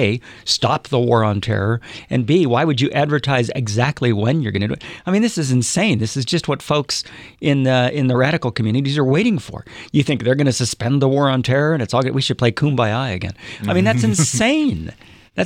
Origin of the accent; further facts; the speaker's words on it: Ohio, United States; I'm from Ohio.